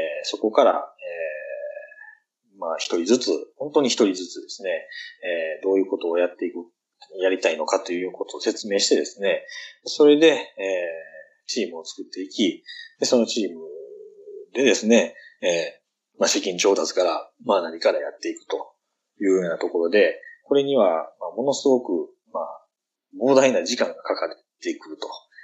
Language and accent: Japanese; Nara, Japan; まあ僕は奈良県出身で、金魚が名産の地域だったということで、